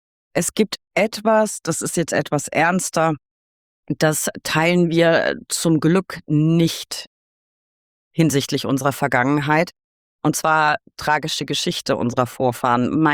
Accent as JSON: {"language": "German", "town": "Würzburg", "region": "Bavaria", "country": "Germany", "said": "Ich komme aus Würzburg. Also liegen unsere Wurzeln quasi im besten Teil Bayerns, in Franken."}